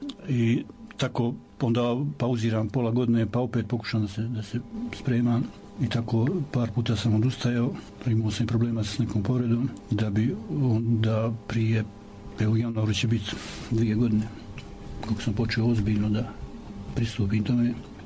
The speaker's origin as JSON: {"language": "Serbian", "town": "Bileća", "region": "Republika Srpska", "country": "Bosnia & Herzegovina", "said": "Bio je još jedan naš porijeklom Bilećan koji zadnjih 20 godina živi u Beogradu, Branko Hrnjas."}